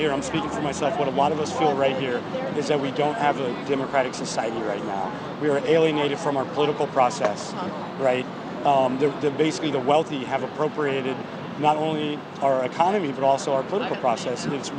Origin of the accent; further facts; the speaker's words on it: Oregon, United States; I am from Oregon.